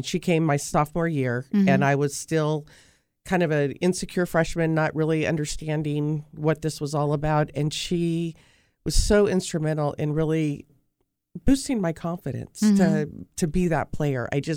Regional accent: Hanford, United States; Soccer was probably my first love. But because they didn't have girls teams back in the day in Hanfo

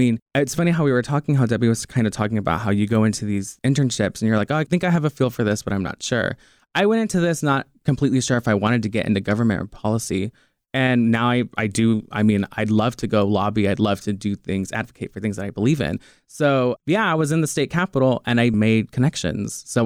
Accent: Fresno, California, United States; I was born and raised here in Fresno, more particularly in Easton. I went to Washington Union, and so I'm a senior and I'm excited.

